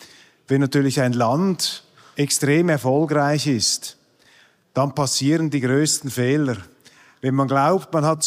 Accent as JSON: {"language": "German", "country": "Switzerland", "said": "sind wir Schweizer hilfsbereit, oder?"}